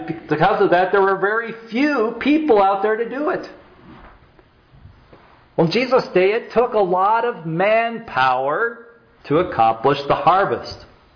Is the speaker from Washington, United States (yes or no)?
yes; Spokane, Washington, United States; when I grew up near Spokane, Washington, there was the South Hill where you could look across the whole city.